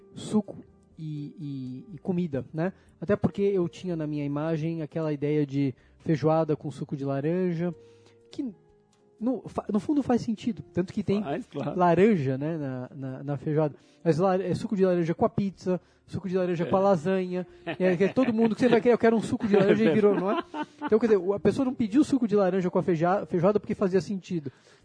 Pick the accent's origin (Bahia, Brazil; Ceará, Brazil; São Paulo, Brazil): São Paulo, Brazil; E eu digo isso morando lá. Sou de Higienópolis, adoro aquilo lá.